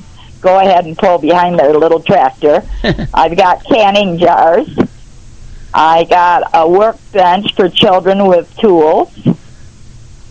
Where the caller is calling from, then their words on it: Belmont, New York, United States; Belmont, New York.